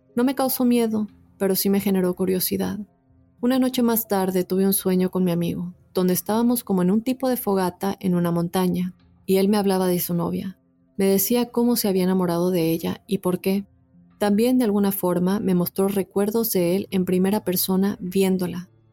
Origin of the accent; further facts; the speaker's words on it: Costa Rica; Soy de Costa Rica.